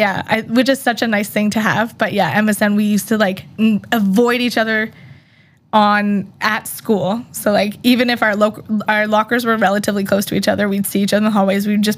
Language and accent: English; Halifax, Nova Scotia, Canada; also born or lived in Toronto; So I was born in Toronto, which I only spent 2 years of my life there. My mom is from Toronto. My dad's from Cape Breton. They met on a train going in between Cape Breton and Toronto and then ended up in Halifax.